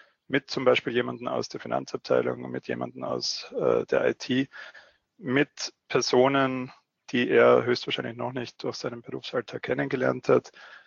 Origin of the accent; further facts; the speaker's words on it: Austria; now in Vienna, Austria; Man hört es noch leicht in meiner Stimme. Ich bin Österreicher. Ich wohne in Wien und betreibe unser Wiener Büro. Habe aber auch 4 Jahre lang in Deutschland gearbeitet, weshalb sich alles ein bisschen vermischt hat schon.